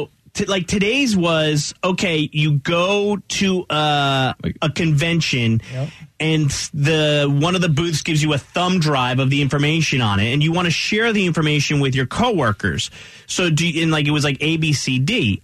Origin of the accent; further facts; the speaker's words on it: Pennsylvania, United States; also born or lived in New Jersey; up north, Roy, where Loren and I grew up in Pennsylvania and in the New Jersey area, we grew up with something called a basement.